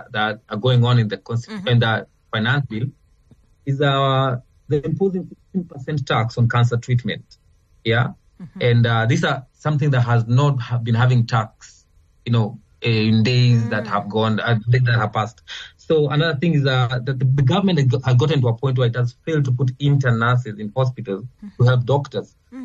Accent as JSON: {"language": "English", "country": "Kenya", "said": "But as a Kenyan, who pays taxes that is below average for us"}